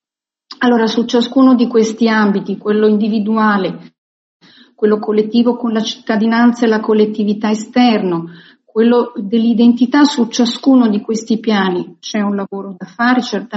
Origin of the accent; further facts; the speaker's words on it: Israel; io sono cresciuta in Israele, siamo cresciuti così